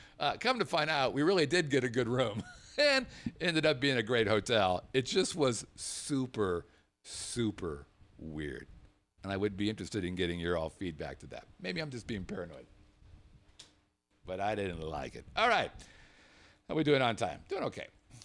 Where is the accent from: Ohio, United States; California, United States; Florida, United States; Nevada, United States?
Nevada, United States; Las Vegas; I'm from Vegas.